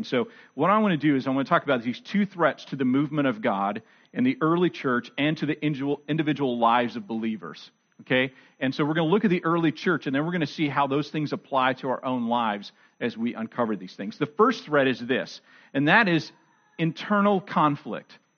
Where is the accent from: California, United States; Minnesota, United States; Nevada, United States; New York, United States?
California, United States; Redding; born there; I was born in California. I was born in Redding. So I'm a Northern Californian, right?